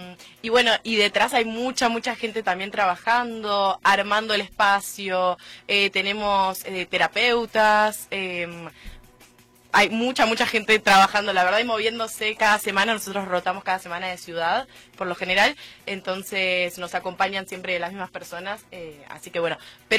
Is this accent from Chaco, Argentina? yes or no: no; Buenos Aires, Argentina; soy de Argentina, de Buenos Aires, tengo 23 años y estoy acá en el Cirque du Soleil, en Obo.